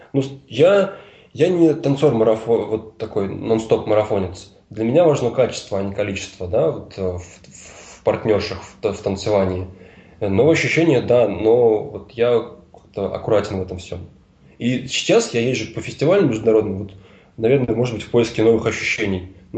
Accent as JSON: {"language": "Russian", "town": "Ulyanovsk", "region": "Ulyanovsk Oblast", "country": "Russia", "moved": "yes", "lives_now": "Moscow, Russia", "said": "Когда вот я из Ульяновска сам, я не из Москвы. Когда я уезжал в Москву, все говорили, вот приедешь, здороваться не будешь."}